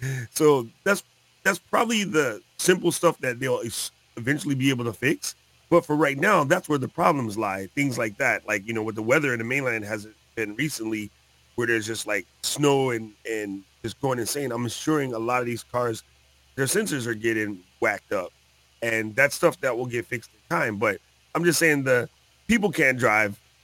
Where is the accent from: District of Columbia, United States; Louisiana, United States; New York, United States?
New York, United States; I was like, yo, I grew up in New York. Come on.